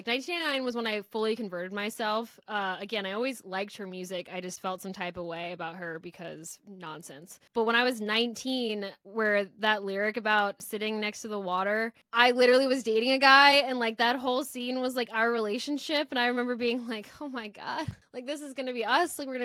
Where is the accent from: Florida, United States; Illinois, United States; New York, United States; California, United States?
Florida, United States; I'm from Florida, and it's more country than you think.